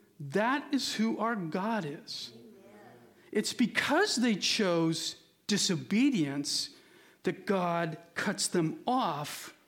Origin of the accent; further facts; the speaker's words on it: Upland, California, United States; I grew up in Upland. I didn't grow up in Shandon.